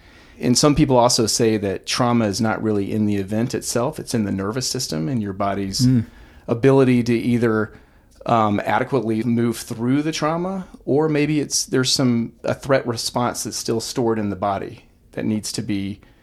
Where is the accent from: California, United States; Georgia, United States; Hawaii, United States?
Georgia, United States; Atlanta; I grew up in Atlanta, Georgia. So okay. City boy from the South originally.